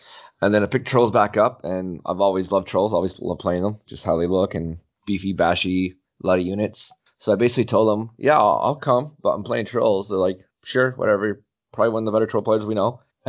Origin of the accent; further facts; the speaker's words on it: Canada; I'm Canadian. I live in Ontario.